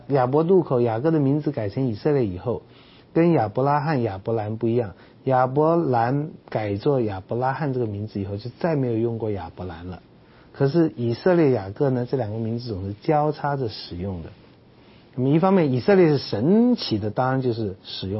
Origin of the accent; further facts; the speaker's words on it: China; 但我发现我们中国人又这么爱面子，那更是受不了什么责备了。